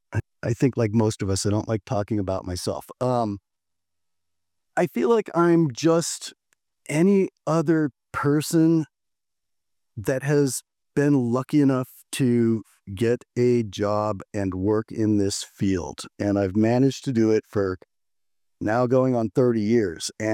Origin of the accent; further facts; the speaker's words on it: Washington, United States; My first job was actually, I was a dishwasher at a Chinese food restaurant in the small town I grew up in Washington.